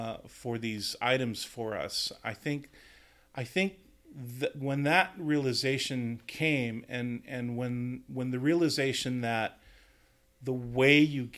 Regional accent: Tijuana, Baja California, Mexico; also born or lived in San Diego; So I was born here in San Diego, lived here, and then my parents moved to Tijuana for when I was maybe 5 or 6, somewhere around there. Mm. So I actually went to schoo

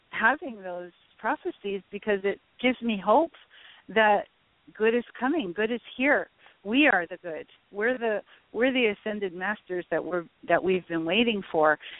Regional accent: Hawaii, United States; I'm more passionate about being Hawaiian than I ever was in my upbringing years.

